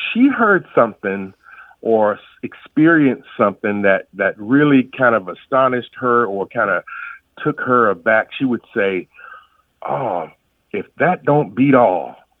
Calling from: Jacksonville, Florida, United States; Jacksonville, Florida.

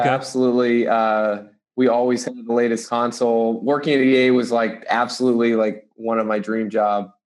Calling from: Redwood City, California, United States; I am on the West Coast, Redwood City, California, sort of right in between Palo Alto and San Francisco.

